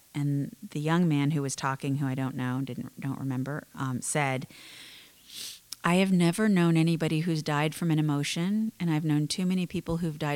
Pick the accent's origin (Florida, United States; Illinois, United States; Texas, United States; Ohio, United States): Florida, United States; now in Nashville, United States; I grew up in South Florida.